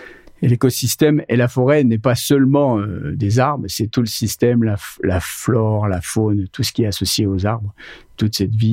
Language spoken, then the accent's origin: French; Grand Est, France; Je suis des Vosges. Le département des Vosges, c'est un gros département forestier.